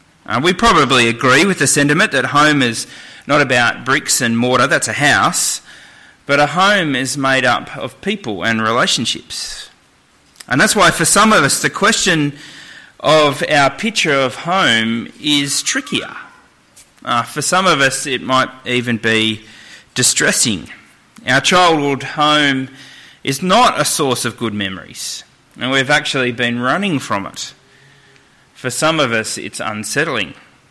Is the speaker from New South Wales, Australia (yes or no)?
yes; Moree, New South Wales, Australia; born there; also born or lived in Moss Vale / Sydney / Armidale / Dubbo; now in Albury, Australia; I was born in Moree, then I lived in Moss Vale and then Sydney for a year in 1988, and then back to Moss Vale, and then I lived in Armidale and then Dubbo and then Wagga for uni